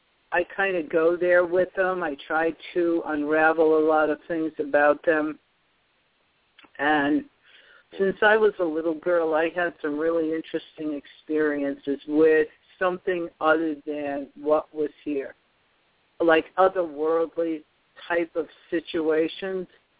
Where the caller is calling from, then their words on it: Louisiana, United States; I'm calling from Louisiana.